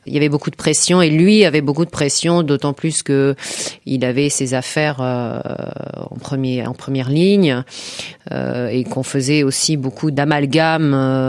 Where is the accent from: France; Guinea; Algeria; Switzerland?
France; Non, j'ai qu'un seul passeport. Je suis française d'origine.